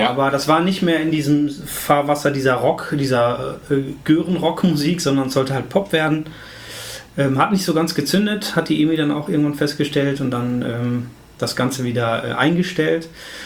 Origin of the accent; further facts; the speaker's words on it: Essen, North Rhine-Westphalia, Germany; ich komme aus Essen, also ich habe hier in Essen auch allgegenwärtigen